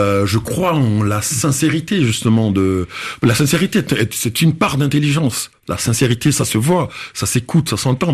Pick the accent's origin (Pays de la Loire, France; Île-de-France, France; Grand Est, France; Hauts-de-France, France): Île-de-France, France; Paris; Ça fait 10 ans que je traîne là. Voilà, je suis pas juste un noir, je suis un Parisien aussi.